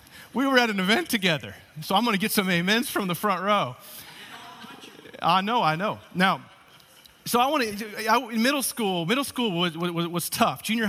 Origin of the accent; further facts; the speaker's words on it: California, United States; And I think it was mentioned that we are from California.